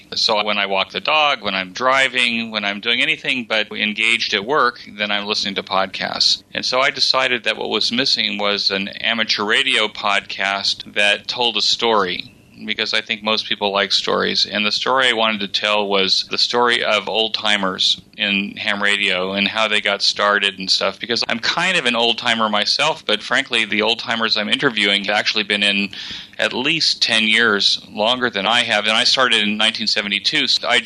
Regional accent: Los Angeles, California, United States; So when I grew up in Los Angeles, I was listening

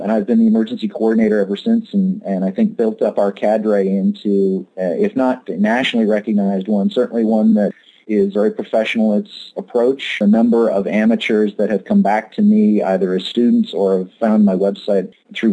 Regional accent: Canada; growing up in Canada, I was always wondering what those funny plates were that started VE3 something

